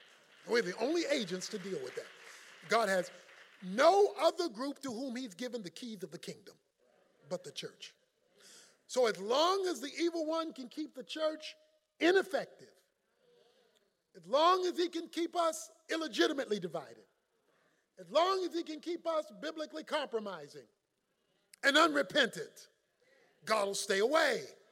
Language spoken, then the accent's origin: English; Baltimore, Maryland, United States; Now, I'm just from 30 minutes from here. I'm from Baltimore, Maryland